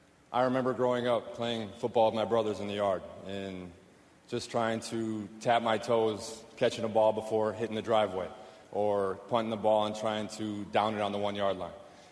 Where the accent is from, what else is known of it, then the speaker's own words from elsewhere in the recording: Wisconsin, United States; Growing up in Wisconsin, I had guys like Reggie White and Brett Favre, and I always pretended that I was them in the front yard.